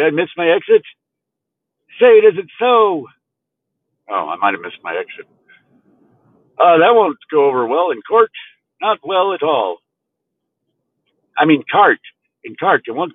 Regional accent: Texas, United States; now in California, United States; Well, aside from being a Texan who's living in California, which you probably aren't aware, but for us Texans, living in California is kind of like getting a sunburn every day.

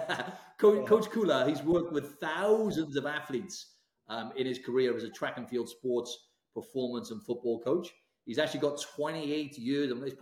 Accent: Wales, United Kingdom; now in Australia; That's because I live in Australia, but I'm from Wales in the UK.

